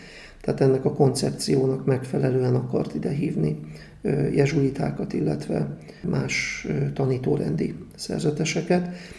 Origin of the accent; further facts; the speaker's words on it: Zalaegerszeg, Zala, Hungary; mivel én magam is zalaegerszegi vagyok